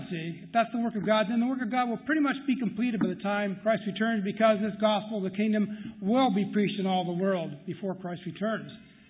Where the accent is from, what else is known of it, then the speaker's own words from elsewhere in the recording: Pacific Northwest, United States; I grew up in the Pacific Northwest, so it's really wonderful to be back here.